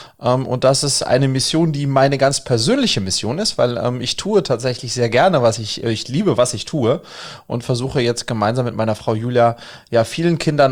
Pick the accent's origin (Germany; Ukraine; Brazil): Germany; Wiesbaden, Hesse; ich bin in Wiesbaden groß geworden